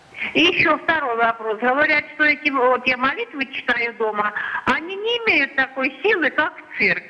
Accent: Bryansk Oblast, Russia; я из Брянской области.

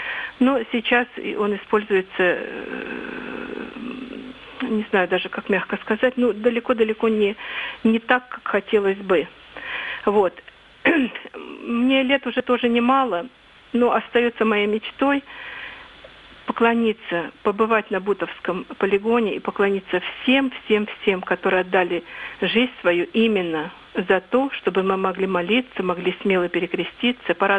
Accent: Meshcherino, Moscow Oblast, Russia; Я из Подмосковья, село Мещерино.

